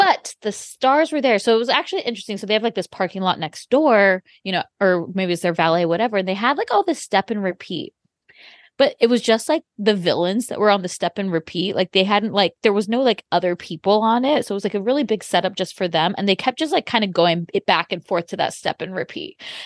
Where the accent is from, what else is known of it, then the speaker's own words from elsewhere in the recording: California, United States; he's from Orange County. I'm from Orange County. So obviously we have connections.